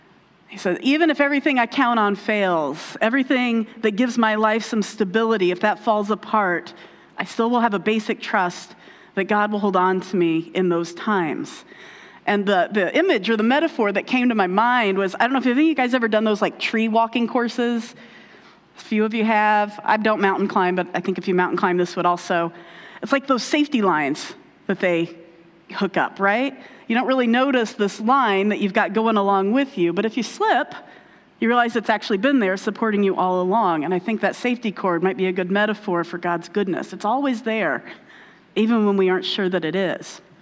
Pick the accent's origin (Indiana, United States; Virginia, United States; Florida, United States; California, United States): Indiana, United States; And actually, one of her old neighbors attended my church growing up in Indiana.